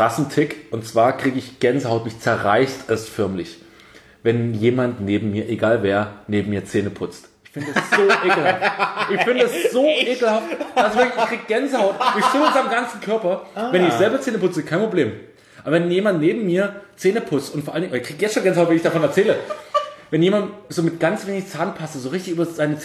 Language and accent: German; East Germany, Germany; ich bin ja Ossi-Kind und habe im Kindergarten quasi 6-7 Jahre meines Lebens verbracht.